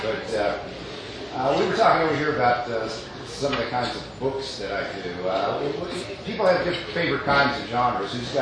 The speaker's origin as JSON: {"language": "English", "town": "Louisville", "region": "Kentucky", "country": "United States", "said": "I'm from Kentucky, of course, but Louisville."}